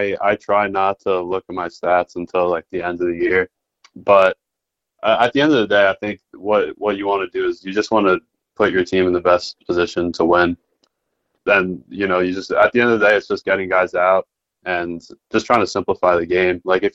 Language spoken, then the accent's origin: English; Long Island, New York, United States; He's from Louisiana and I'm from Long Island, so I don't really get to see a lot of Southerners.